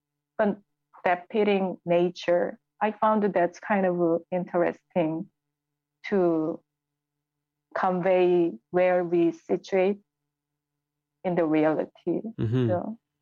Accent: Seoul, South Korea; I think because I grew up in South Korea, Seoul, where it's very saturated and colorful city, and it's modern and ancient time coexist at the same time.

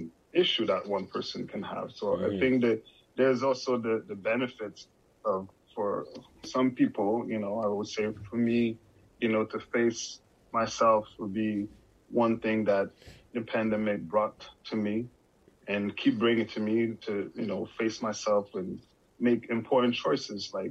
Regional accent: Montreal, Quebec, Canada; I was born in Montreal, Haitian parents, as you mentioned in the introduction of the show. I grew up in Saint Michel in the east of Montreal. This is where I grew up

